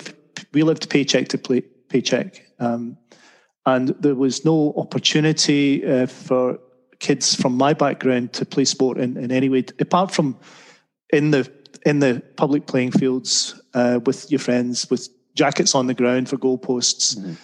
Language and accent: English; Motherwell, Scotland, United Kingdom; born there; I was born in Scotland, in the west of Scotland, in a place called Motherwell, which had once been part of the Lanarkshire coal fields.